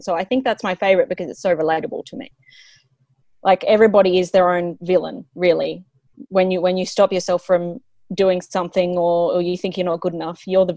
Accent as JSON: {"language": "English", "country": "Australia", "said": "I'm bringing some continental flair to this panel because I'm from Australia."}